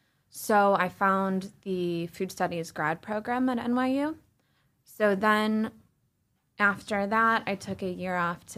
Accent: Detroit, Michigan, United States; I'm from Michigan. I grew up in the suburbs of Detroit with a super close-knit family.

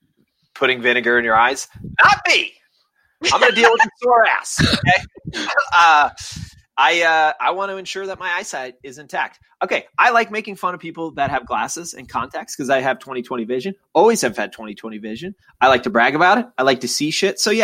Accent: New Jersey, United States; also born or lived in New York; So I was born in New York. I don't know if you guys need that. And I grew up in New Jersey.

